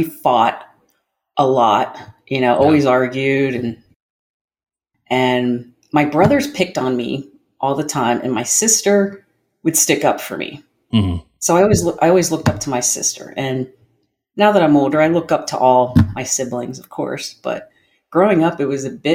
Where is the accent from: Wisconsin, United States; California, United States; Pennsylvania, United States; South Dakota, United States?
Pennsylvania, United States; Harrisburg; Well, I'm from Harrisburg, Pennsylvania. I'm the youngest of four kids.